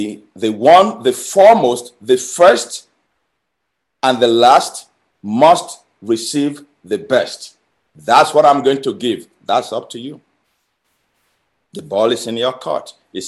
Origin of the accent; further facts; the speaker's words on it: Ecuador; my hometown in Ecuador.